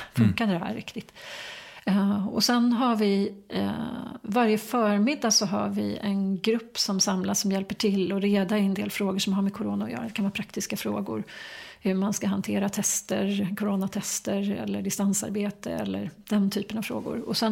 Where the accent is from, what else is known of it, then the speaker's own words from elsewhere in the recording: Enebyberg, Stockholm County, Sweden; also born or lived in United States; Ja, jag växte upp strax norr om Stockholm, i Enbyberg.